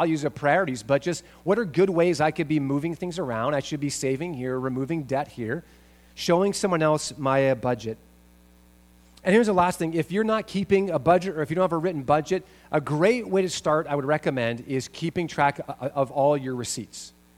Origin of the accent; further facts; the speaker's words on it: Spokane, Washington, United States; I have a really good friend of mine I grew up in Spokane